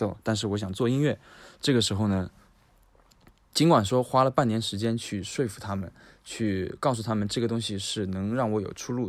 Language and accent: Chinese; Yancheng, Jiangsu, China; 然后我的老家在盐城